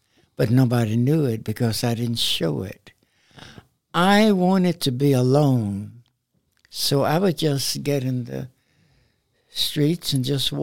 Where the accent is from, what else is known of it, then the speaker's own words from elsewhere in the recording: United States; Yes, I was.